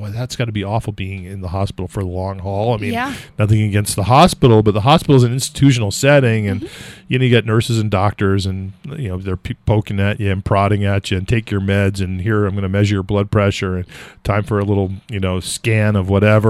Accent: California, United States; I'm from California, so I always say, but we need the rain.

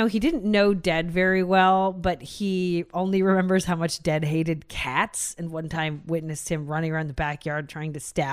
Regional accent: United States; Well, we're American.

